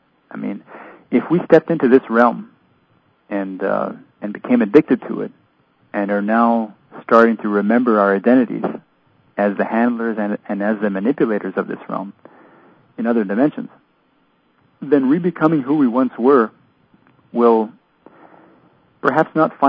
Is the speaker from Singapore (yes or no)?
no; Alberta, Canada; I grew up in Alberta, right in the Alberta tar sands and south of there.